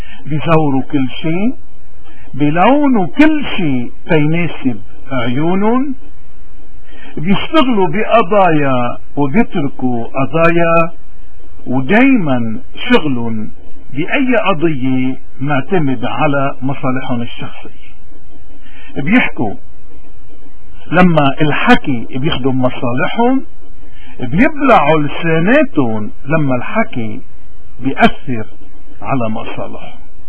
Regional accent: Lebanon; وهودي عنا بلبنان منن مختلفين, ونحن كبشر لبنانيين منن مختلفين ابدا عن اي بشري باي محل

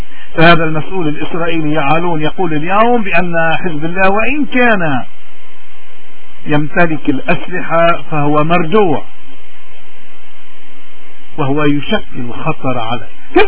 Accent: Lebanon; هذه هي الأمور التي علينا اليوم كلبنانيين أن نوسع أفقنا لنراها ولندركها، لأننا في لبنان وفي بلاد الاغتراب نعاني

